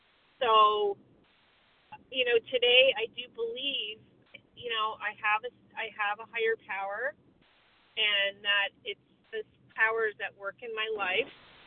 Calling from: Vermont, United States; Good morning. … calling in from Vermont.

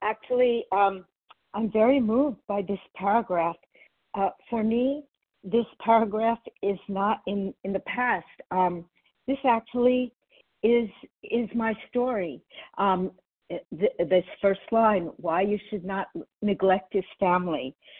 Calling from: New York City, New York, United States; Yes, I'm in New York, New York City.

